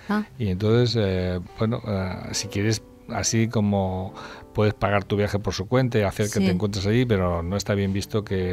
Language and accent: Spanish; Spain; Yo soy un español muy buena facha, además